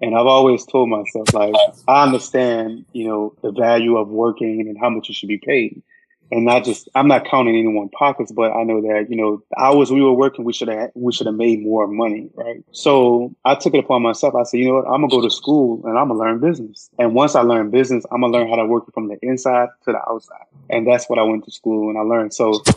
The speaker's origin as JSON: {"language": "English", "region": "Louisiana", "country": "United States", "tie": "born or raised there", "said": "Like, growing up in Louisiana, man, my grandfather taught us everything."}